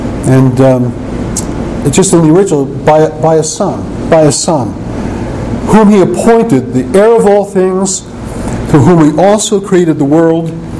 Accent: Brooklyn, New York, United States; I grew up in Brooklyn, New York with a Jehovah's Witness who was kind of like a friend I hung around with from time to time.

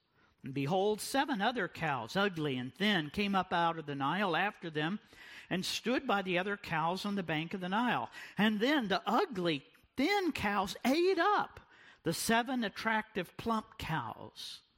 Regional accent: DR Congo; also born or lived in England; now in United States; I grew up in Africa and the old northern Congo. And we fled from the Congo in the late 60s during the Simba rebellions

